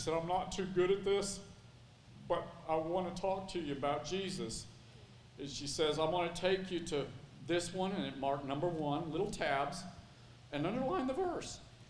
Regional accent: Lake County, United States; I said, "I'm from Lake County too."

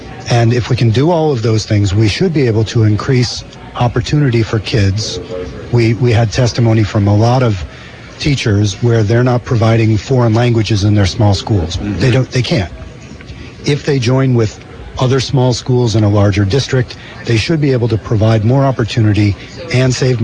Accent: Burlington, United States; Right. Well, I'm from Burlington, and in Burlington there's the idea that you should have a neighborhood school that you can walk to.

